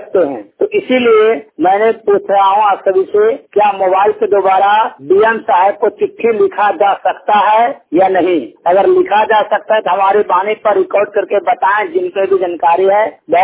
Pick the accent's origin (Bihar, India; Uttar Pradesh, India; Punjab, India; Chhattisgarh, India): Bihar, India; मैं दोनों आंख से फुल ब्लाइंड हूँ, भागलपुर डिस्ट्रिक्ट बिहार राज्य का रहने वाला हूँ।